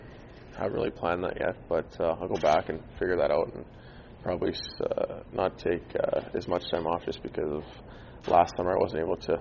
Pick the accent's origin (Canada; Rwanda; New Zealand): Canada; Oh, it's something that, as a Canadian kid, you're well aware of.